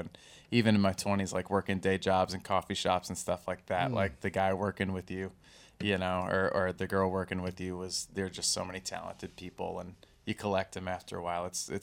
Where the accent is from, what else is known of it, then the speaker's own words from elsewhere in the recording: Floyds Knobs, Indiana, United States; moved away as an adult; now in New York City, United States; Originally from Floyd's Knobs, Indiana, but living in New York City for 10 years now.